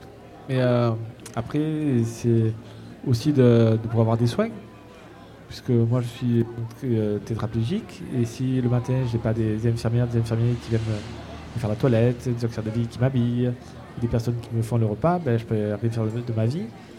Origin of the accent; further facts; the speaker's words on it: Marseille, Provence-Alpes-Côte d'Azur, France; Et moi, qui suis donc Marseillais, je suis né à Marseille, j'ai fait différents arrondissements, le 12e, le 11e, le 3e.